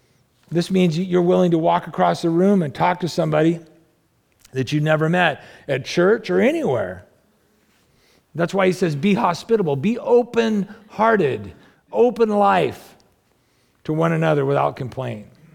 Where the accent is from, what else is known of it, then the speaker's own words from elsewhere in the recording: United States; And I'm a foreigner, so they're talking to me, you know, because I'm American and I'm kind of standing out